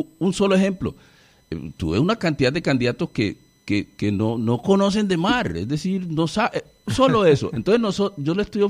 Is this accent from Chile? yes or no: no; Colombia; como un colombiano más interesado en que esa relación se mejore.